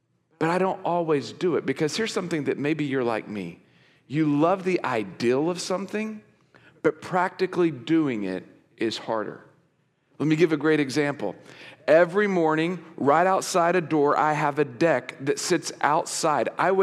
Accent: Oklahoma, United States; also born or lived in Texas; so I'm from Oklahoma and Texas where it's all hot water, no cold water.

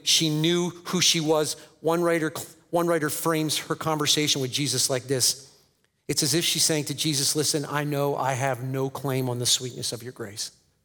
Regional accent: Pennsylvania, United States; now in Iowa, United States; I'm not a native Iowan. I'm from Pennsylvania. I'm new to Iowa. I've been here about a year and a half

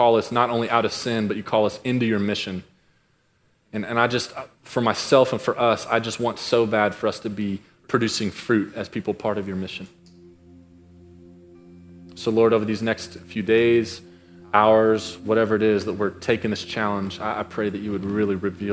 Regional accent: Dallas, Texas, United States; I grew up in Dallas.

